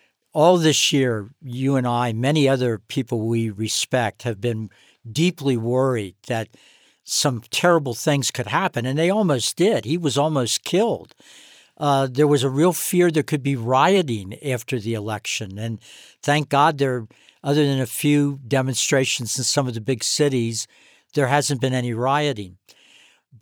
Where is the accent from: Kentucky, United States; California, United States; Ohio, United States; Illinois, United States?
Kentucky, United States; J.D. Vance, Senator Vance, was born in my home state of Kentucky